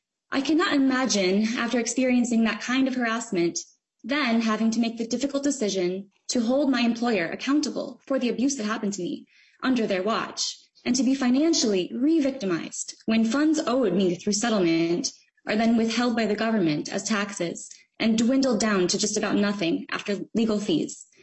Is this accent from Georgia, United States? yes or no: no; Lindstrom, Minnesota, United States; also born or lived in St. Paul; I was born in St. Paul and grew up in Lindstrom, Minnesota.